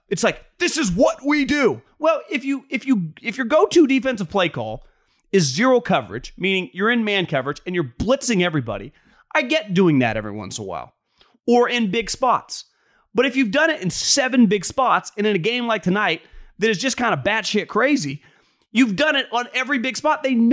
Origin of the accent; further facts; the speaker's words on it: Davis, California, United States; if you live in a small town, I grew up in Davis, California, a smaller town.